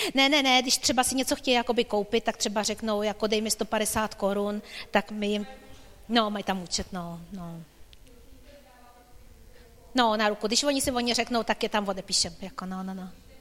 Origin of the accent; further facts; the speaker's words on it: Prague, Czechia; my jsme přece jenom z Prahy, v Praze je ten dorost velký